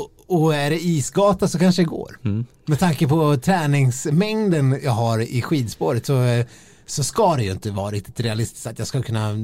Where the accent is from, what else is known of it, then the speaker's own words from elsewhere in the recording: Dalarna County, Sweden; Jag har de 3-4 gångerna jag har varit hemma i Dalarna under vintern och haft med mig skidorna